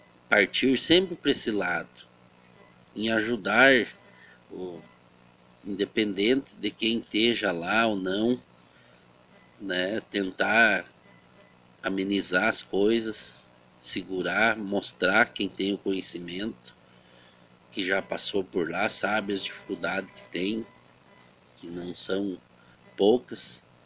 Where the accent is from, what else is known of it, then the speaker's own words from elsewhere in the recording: Campos Borges, Rio Grande do Sul, Brazil; somos de Campos Borges, queremos que essa cidade se torne cada vez melhor.